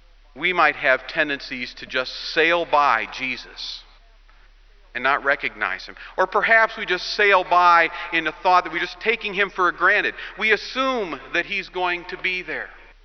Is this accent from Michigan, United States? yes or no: yes; Sturgis, Michigan, United States; I was working at a curtain rod factory in my hometown of Sturgis, Michigan.